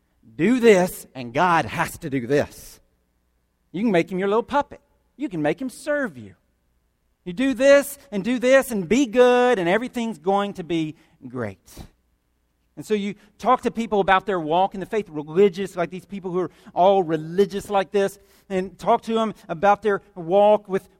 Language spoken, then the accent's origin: English; the South, United States; I grew up in the South, and we're all Christians down here.